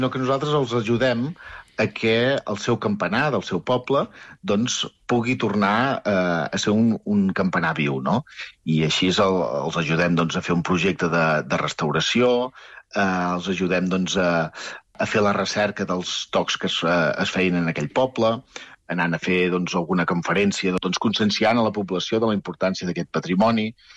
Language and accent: Catalan; Olot, Catalonia, Spain; Per exemple, jo soc d'Olot, i la campana dels quarts és del segle XIV